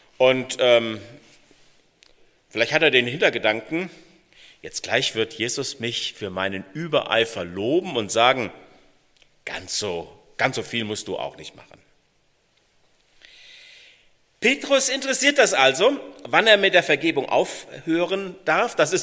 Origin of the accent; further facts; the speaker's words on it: Eibelshausen, Hesse, Germany; wie gesagt zum ersten Mal hier. Ich komme ursprünglich, aufgewachsen bin ich in Eibelshausen, also auch Dillkreis. Habe in Dillenburg Abitur gemacht